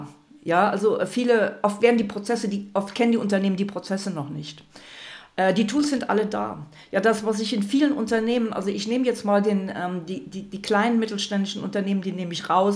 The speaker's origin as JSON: {"language": "German", "region": "Rhineland", "country": "Germany", "said": "Ich komme aus dem Rheinland, so reden wir da."}